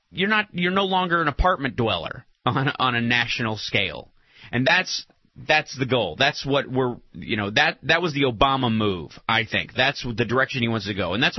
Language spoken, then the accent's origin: English; Kentucky, United States; from my home state of Kentucky